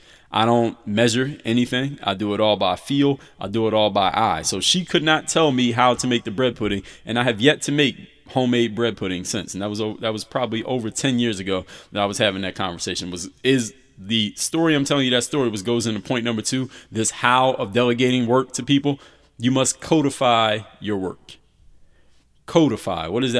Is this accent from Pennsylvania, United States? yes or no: yes; Philadelphia, Pennsylvania, United States; my grandmother used to make bread pudding all the time when I was growing up in Philadelphia.